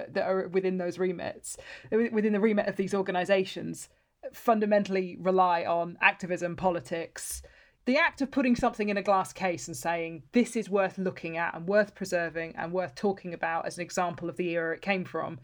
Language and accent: English; South West England, United Kingdom; I grew up just outside of Bristol